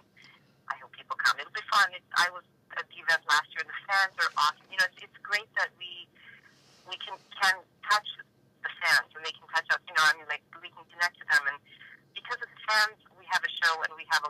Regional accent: Victoria, British Columbia, Canada; moved away as an adult; also born or lived in Montreal / New York; my parents are from Hungary. They left during the revolution in 1956, and they went to Canada. I was born in Montreal, grew up in Victoria.

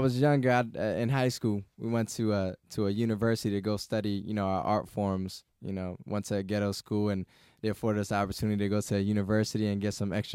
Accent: Bridgeport, Connecticut, United States; now in Atlanta, United States; Bridgeport.

